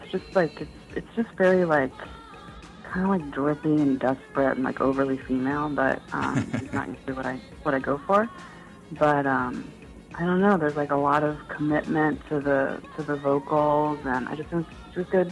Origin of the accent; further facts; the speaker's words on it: Miami, Florida, United States; moved away; But, you know, I grew up in Miami. I'm not there anymore. So now I have kind of a soft spot for all things Miami.